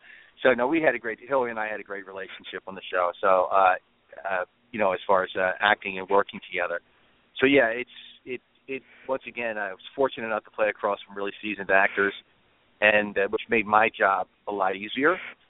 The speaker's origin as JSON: {"language": "English", "town": "Philadelphia", "region": "Pennsylvania", "country": "United States", "tie": "born or raised there", "said": "Philadelphia Eagles. Born and raised in Philadelphia."}